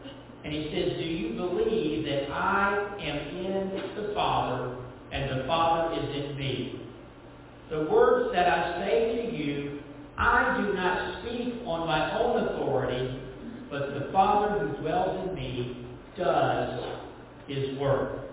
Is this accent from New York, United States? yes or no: no; Nashville, Tennessee, United States; And for a lot of us, and I grew up in Nashville, Tennessee, our family, we'd go at least once a year to Gatlinburg.